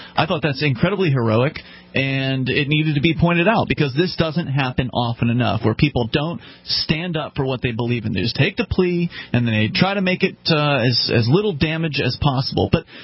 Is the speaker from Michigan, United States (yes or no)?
no; Sarasota, Florida, United States; I was born and raised in the Sarasota-Bradenton area